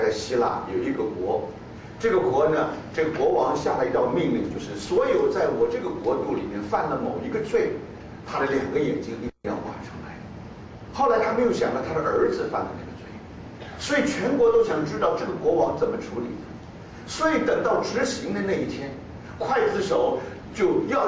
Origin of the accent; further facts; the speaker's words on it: China; 我们是外邦人，我们是中国人，